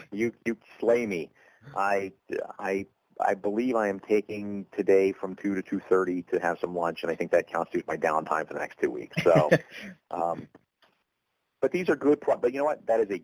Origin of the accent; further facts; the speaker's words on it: Deep South, United States; while I grew up in the Deep South with years and years of tent revivals in my history and all that stuff, I didn't grow up to be a very spiritual man.